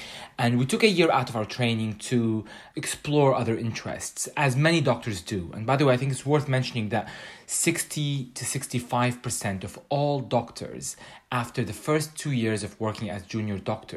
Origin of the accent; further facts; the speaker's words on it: Canada; now in United Kingdom; And I come originally from Canada, and in Canada we have a similar public healthcare system as well. And, you know, both as a UK resident and as a Canadian